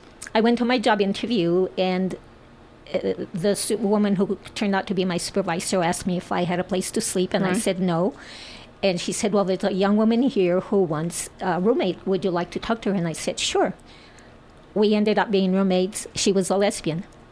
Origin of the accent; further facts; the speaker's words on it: San Cristobal, New Mexico, United States; No, not at all. I grew up in San Cristobal where Jenny Vincent and Craig Vincent lived.